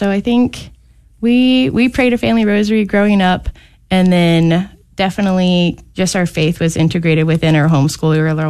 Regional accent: Bible Belt, United States; as I was kind of in middle school and early high school, growing up in the Bible Belt, I was very challenged about Mary and about my Catholic faith

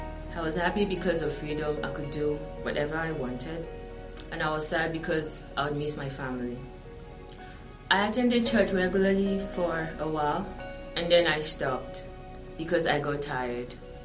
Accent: Nigeria; also born or lived in Saudi Arabia; I was born in Saudi Arabia, raised in Nigeria, into a Christian family.

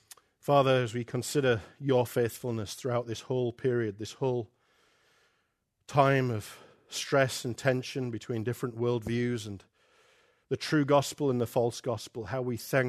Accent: England, United Kingdom; Is it because I'm English and not Scottish, like some other speakers here?

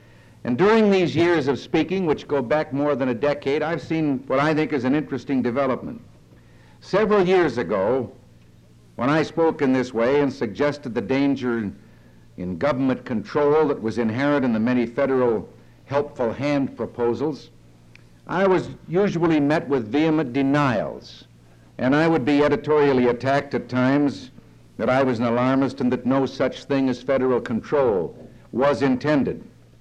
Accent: Dixon, Illinois, United States; also born or lived in Tampico, United States; I was born in Tampico, that's right, but I have to confess, very early age, moved and grew up in Dixon, Illinois, which is a few miles away and a little larger, was a city to me then

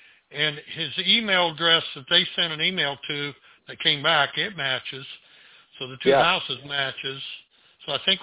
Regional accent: Kansas, United States; I grew up in Kansas when I was a kid. And we had to scoop snow by hand.

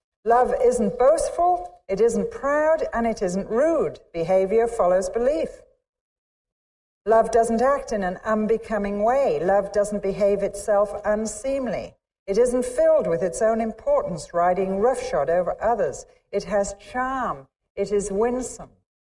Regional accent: England, United Kingdom; now in United States; I come from England. We wear little school uniforms. We dress up to go to worship.

